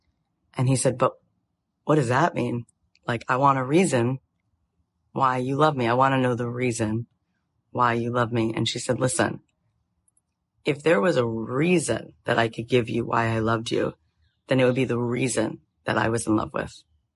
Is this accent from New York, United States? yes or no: no; Florida, United States; moved away as an adult; also born or lived in Jerusalem / California; now in Los Angeles, United States; I spent half my life in Florida. I grew up in Florida till I was 20. Then I went to Jerusalem for 3 years. And then I moved to LA at 23, and now I'm 43.